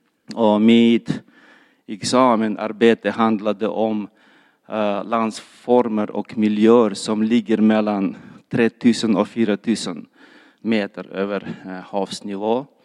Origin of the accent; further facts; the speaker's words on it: Bishkek, Kyrgyzstan; now in Sweden; Och jag och Mohabbat, vi kommer från Kirgizistan. Det är ett bergland med höga berg